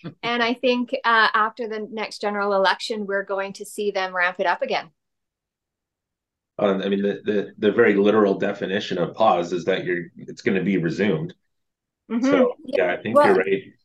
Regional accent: Esquimalt, British Columbia, Canada; now in Metchosin, Canada; I grew up, I've always been an island girl. I've never left. I grew up in Esquimalt, and now I'm in Machozen, just at the Langford Machozen border.

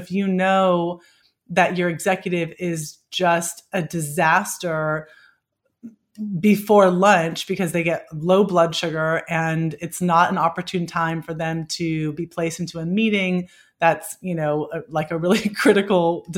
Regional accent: California, United States; I grew up in the Bay Area, and we crossed the Bay Bridge all the time, right? To go in and out of San Francisco to the East Bay to San Francisco

